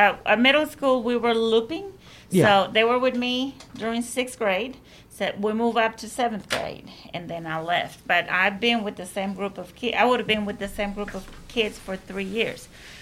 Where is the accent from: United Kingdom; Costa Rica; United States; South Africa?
Costa Rica; first language Spanish; English is a second language; And originally, I'm from Costa Rica, so Spanish is my native language. English is my second language.